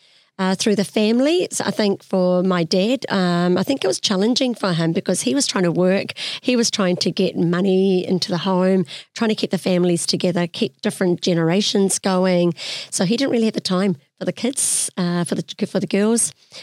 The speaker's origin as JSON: {"language": "English", "country": "India", "said": "I suppose being an Indian female, being brought up in a family, like I'm talking big families, we're not talking about small families."}